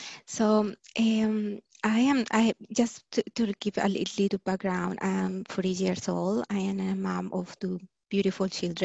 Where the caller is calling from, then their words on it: Australia; I'm calling from Australia, and wow, it's morning.